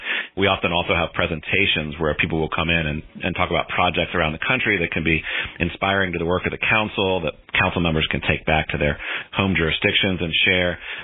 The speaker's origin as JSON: {"language": "English", "town": "Nashville", "region": "Tennessee", "country": "United States", "tie": "born or raised there", "said": "who did just an amazing job putting this big event together for us here in my hometown."}